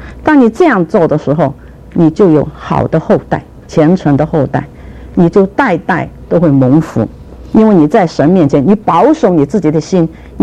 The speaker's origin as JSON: {"language": "Chinese", "country": "China", "said": "不像我们中国人啊，我们中国出版商。"}